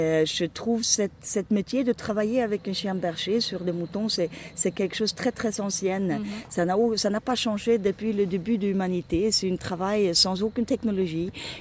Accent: Sweden; je viens de la Suède.

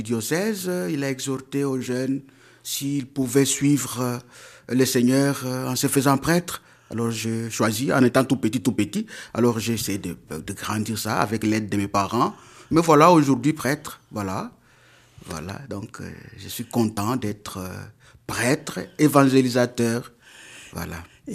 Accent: Maniema, DR Congo; now in France; je viens de la République démocratique du Congo, précisément de la province du Maniema. Là, nous sommes à l'est, la province du Maniema, diocèse de Kindu, et la province ecclésiastique de Bukavu.

